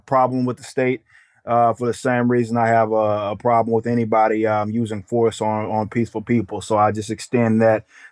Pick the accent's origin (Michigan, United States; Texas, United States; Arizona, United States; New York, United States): Texas, United States; Dallas; Well, grew up in Dallas, Texas. Again, inner city, you know, around the Oak Cliff area.